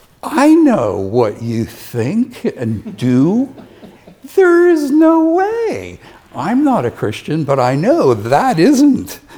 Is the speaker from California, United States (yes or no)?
no; New Jersey, United States; now in Tennessee, United States; Well, I'm from New Jersey, and I moved to Tennessee, to West Tennessee. Not middle, not east, because they're different.